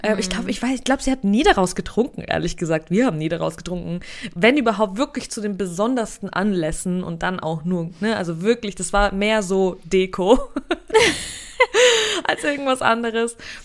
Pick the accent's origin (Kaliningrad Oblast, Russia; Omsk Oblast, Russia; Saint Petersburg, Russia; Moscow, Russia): Saint Petersburg, Russia; die hat man sich damals bei uns in St. Petersburg, hat sie meine Mutter geholt